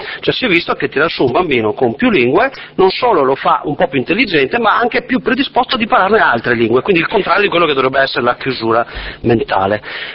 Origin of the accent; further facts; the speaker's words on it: Veneto, Italy; noi siamo disponibili anche come Veneti, Veneto è una regione di alta immigrazione